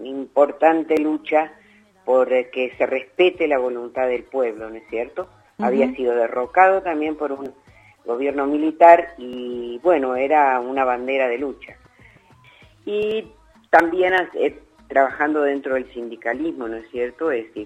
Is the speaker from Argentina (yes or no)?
yes; Argentina; en nuestra historia como pueblo argentino. Yo ya estoy muy grande